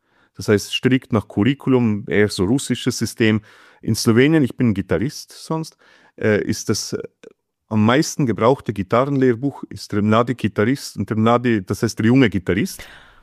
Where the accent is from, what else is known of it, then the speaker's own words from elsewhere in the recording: Switzerland; ich habe in der Schweiz studiert, ich bin Schweizer, ich habe in der Schweiz gelebt, auch Musikschulen erlebt.